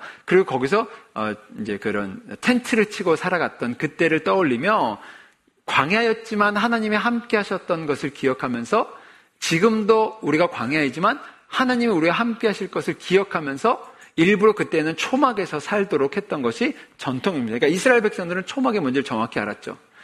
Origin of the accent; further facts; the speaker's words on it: South Korea; 저도 한국에서 자랐기 때문에 예전에 이제 한국이 한참 부흥할 때